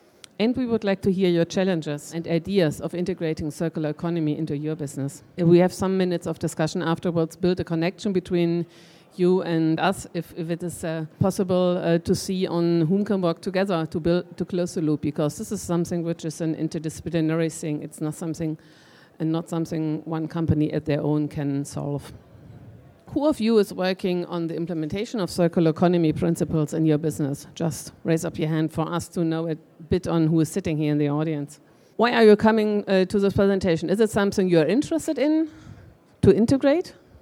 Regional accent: Germany; English is a second language; I'm from Germany

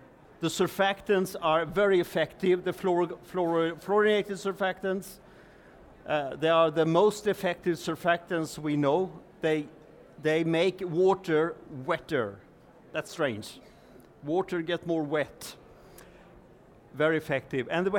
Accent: Sweden; English is a second language; I'm actually coming from Sweden, and I'll try to, I cannot speak German

